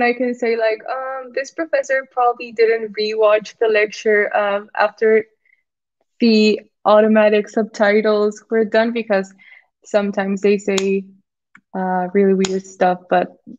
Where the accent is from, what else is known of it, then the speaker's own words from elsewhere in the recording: Mexico; I'm from Mexico, so I'm very exposed to the sun all the time.